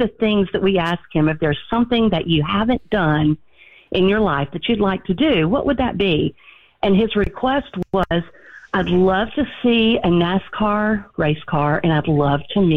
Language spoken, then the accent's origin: English; Atlanta, Georgia, United States; now in Albany, United States; I am from Atlanta, Georgia, but I'm actually calling from Albany, Georgia. I moved down here about 3 years ago.